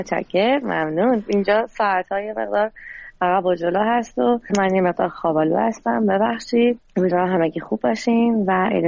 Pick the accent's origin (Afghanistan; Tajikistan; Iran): Iran; بعد که از ایران اومدم بیرون